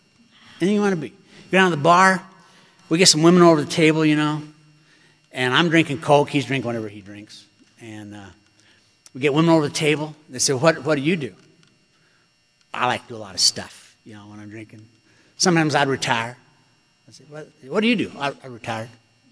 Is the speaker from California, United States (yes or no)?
no; Orem, Utah, United States; I grew up here in Utah. I grew up in Orem, you know, and nobody drank.